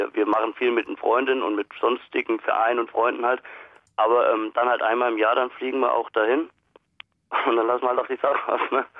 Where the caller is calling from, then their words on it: Hesse, Germany; Ich komme auch nicht genau aus Gießen, also ein bisschen weiter weg, 10, 20 Kilometer